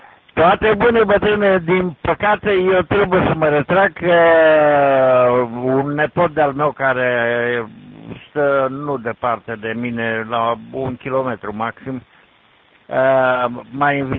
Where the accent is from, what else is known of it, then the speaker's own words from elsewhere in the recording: Buzău, Buzău County, Romania; moved away as an adult; also born or lived in Iași; La 50 de ani am plecat din Buzău și … ultima dată, dar am fost și pe la Pitești și student la Iași.